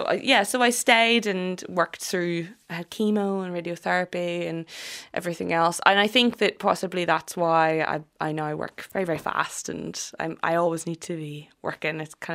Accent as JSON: {"language": "English", "town": "Belfast", "region": "Northern Ireland", "country": "United Kingdom", "tie": "born or raised there", "also_born_or_lived": "London", "moved": "as an adult", "said": "I'm from West Belfast, so I grew up just off Falls Road. And then, grew up there, moved to London. I went to Queens and then I moved to London right after I finished."}